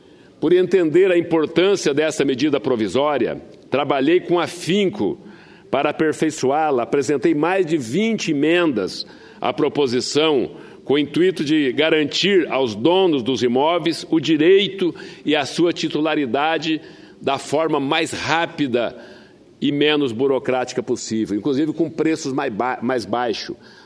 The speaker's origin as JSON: {"language": "Portuguese", "region": "Santa Catarina", "country": "Brazil", "said": "Eu que não sou gaúcho, sou catarinense, mas tenho lá no Rio Grande muitos familiares."}